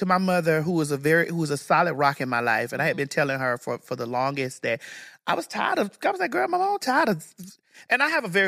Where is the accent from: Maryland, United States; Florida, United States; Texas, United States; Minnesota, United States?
Florida, United States; I'm from Florida. I'm from Dade County.